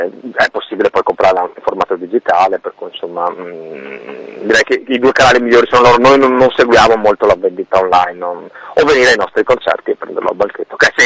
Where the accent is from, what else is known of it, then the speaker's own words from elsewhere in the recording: Veneto, Italy; Noi veniamo dai Colli Euganei, che sì, sono 10 km da Padova, insomma.